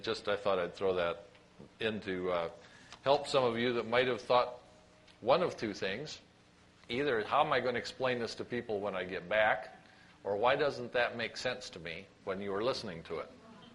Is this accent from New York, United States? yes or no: no; Pasadena, California, United States; I'm from Pasadena.